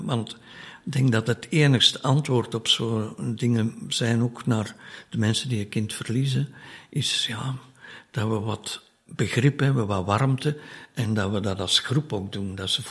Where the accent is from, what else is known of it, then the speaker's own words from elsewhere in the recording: Flanders, Belgium; now in Brussels, Belgium; Ik ben een Kempenaar, dus van het noorden van het land.